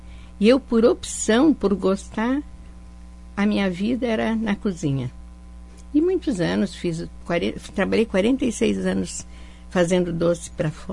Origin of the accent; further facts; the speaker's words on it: Caxias, Brazil; E sempre morei aqui em Caxias. Nasci e morei aqui, né? Uma quadra para lá da praça, onde é o Banco Safra hoje.